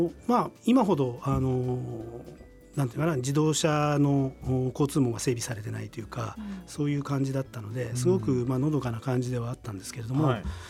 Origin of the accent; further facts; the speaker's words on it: Yokohama, Kanagawa, Japan; also born or lived in Tokyo; 神奈川県の横浜市で、ですから小学校中学校は、横浜市立の学校を卒業しています。